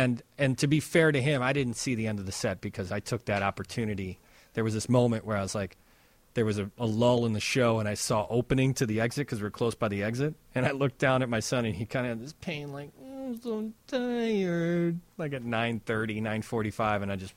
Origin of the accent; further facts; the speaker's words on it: Chicago, Illinois, United States; I wanted to make it just me in Chicago tonight. Yeah. I said, well, with me in my hometown.